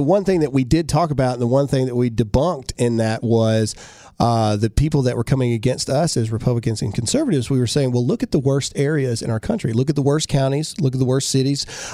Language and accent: English; Mississippi, United States; We got in trouble our very first episode because we're from Mississippi, so we said caveat.